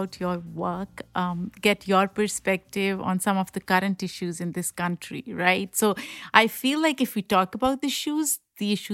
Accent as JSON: {"language": "English", "country": "Pakistan", "tie": "born or raised there", "said": "I grew up in Pakistan"}